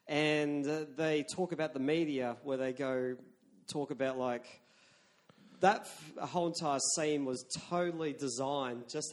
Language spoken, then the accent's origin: English; King Island, Tasmania, Australia; When you go back to my hometown of King Island, you can eat a crayfish.